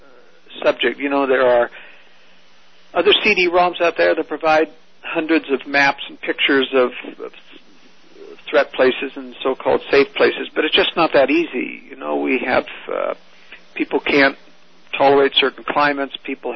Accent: Oregon, United States; I mean, I was raised in Oregon.

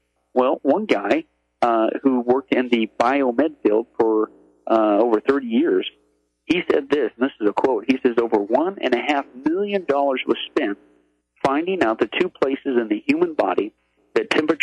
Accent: Midwest, United States; like I grew up in the Midwest and always had all of these home remedies

